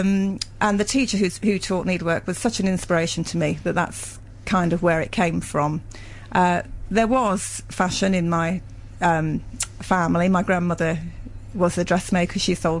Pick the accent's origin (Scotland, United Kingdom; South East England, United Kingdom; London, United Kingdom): London, United Kingdom; And in the house where I was born, she still lives there. But it is Essex. It's an Essex postcode, but it's on the end of the district line, so it's a London borough. So I class myself as a Londoner rather than Essex.